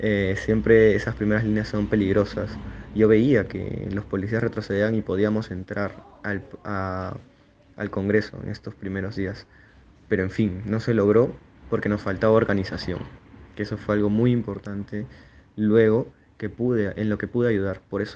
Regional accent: Peru; En los días comunes, el peruano tiene un poco ese acto solidario con sus compatriotas

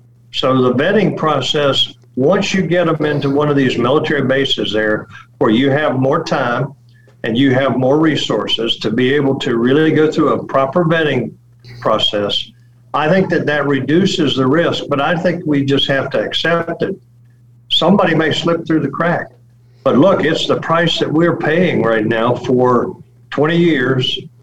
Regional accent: United States; that makes me as an American totally humiliated and embarrassed

